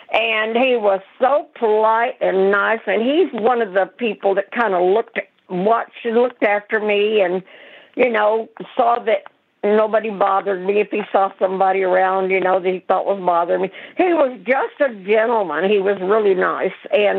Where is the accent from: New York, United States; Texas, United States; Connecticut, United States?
Texas, United States; back then, didn't understand it that much because I was from Texas. And anybody that's from Texas is just hard-headed and wants to be known as Texas.